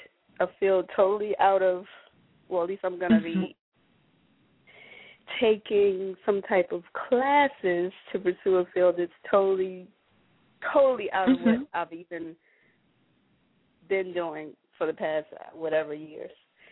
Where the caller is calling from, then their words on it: Virginia, United States; I'm calling from Virginia.